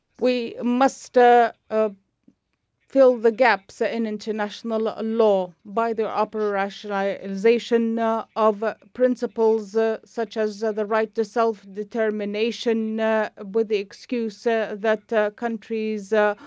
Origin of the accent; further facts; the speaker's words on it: Syria; first language Kurdish; English is a second language; I would have liked to give my statement in my mother tongue, Kurdish, which I was deprived of in Syria.